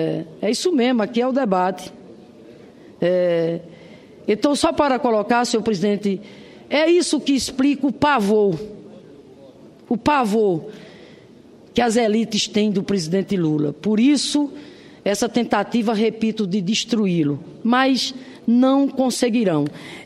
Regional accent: Rio Grande do Norte, Brazil; lá do meu estado, Rio Grande do Norte

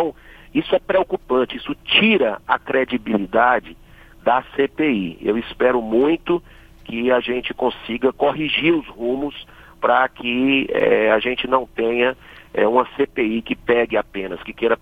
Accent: Fortaleza, Ceará, Brazil; Só dar um exemplo para Fortaleza, que eu sei que é muito ouvida a Rádio Senado na minha terra natal.

